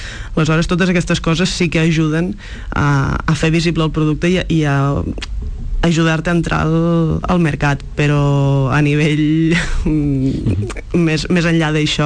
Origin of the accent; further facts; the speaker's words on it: Vimbodí, Catalonia, Spain; pues vam decidir anar a Vimbodí, perquè bueno, som de Vimbodí